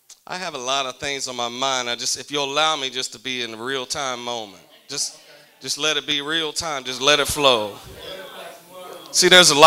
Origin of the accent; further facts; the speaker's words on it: Oklahoma, United States; that's where God's from, because I'm from Oklahoma.